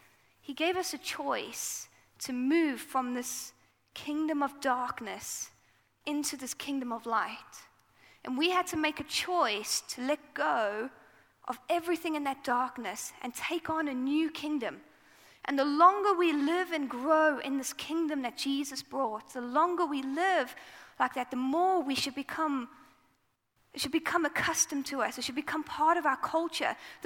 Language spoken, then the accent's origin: English; South Africa; accent: South African; From my accent, if you don't know me, I am from South Africa. I was born and bred in South Africa.